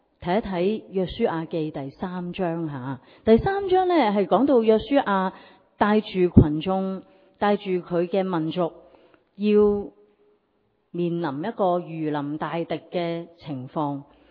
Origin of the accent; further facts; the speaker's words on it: Hong Kong; 本来我哋香港人好难明白嘅